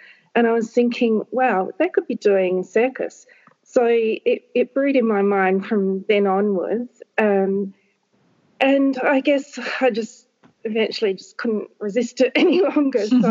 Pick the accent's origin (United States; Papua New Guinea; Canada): Papua New Guinea; born there; So I was born in Papua New Guinea, where both my parents were teachers.